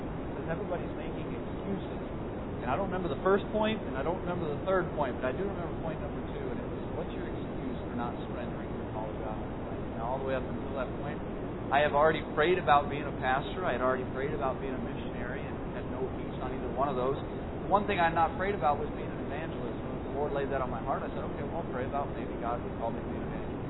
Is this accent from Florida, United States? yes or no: no; Missouri, United States; also born or lived in Iowa; I grew up in Missouri most of my life. Born in Iowa, actually, at the time. But raised in Missouri most of my life.